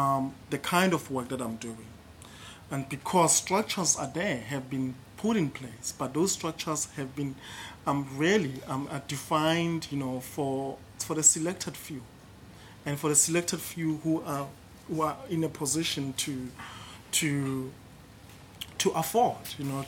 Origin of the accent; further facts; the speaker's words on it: South Africa; I'm a South African, and therefore I represent a tradition or a form.